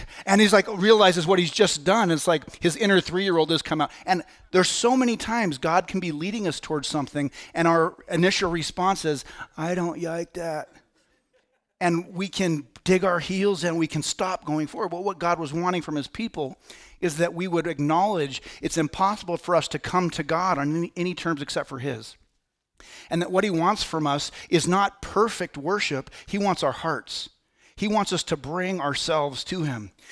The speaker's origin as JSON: {"language": "English", "country": "United States", "said": "As American people, we love our freedom so much"}